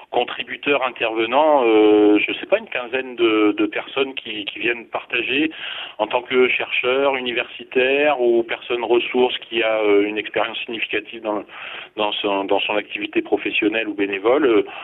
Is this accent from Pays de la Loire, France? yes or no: no; Provence-Alpes-Côte d'Azur, France; Moi, je viens du Vaucluse.